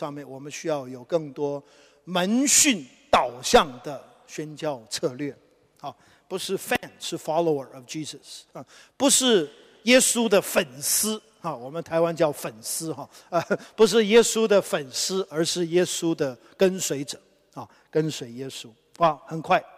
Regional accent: China; 为了是我们中国人，我们华人能够得听主耶稣基督的福音

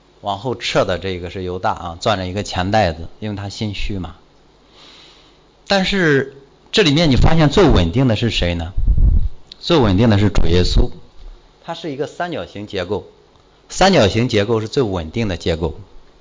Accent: China; 因为我是一个中国人

